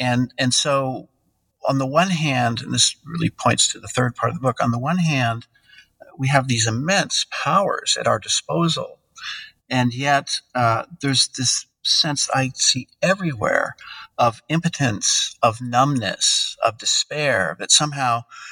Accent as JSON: {"language": "English", "country": "United States", "said": "So I grew up and I would say, well, I'm an American."}